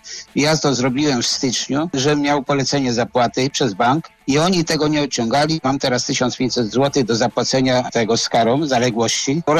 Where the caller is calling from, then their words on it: Szczecin, West Pomeranian Voivodeship, Poland; jestem ze Szczecina, ze Swojskiej.